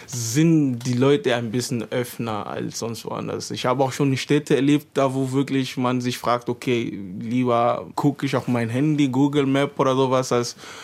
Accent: Angola; Von der Land, wo ich herkomme, Angola

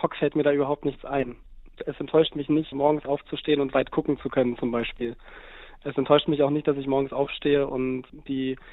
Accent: Berlin, Germany; Also grundsätzlich bin ich ja in Berlin aufgewachsen und auch groß geworden, habe bis ich 29 war mehr oder weniger fast nur in Berlin gelebt, mit ein paar Ausnahmen.

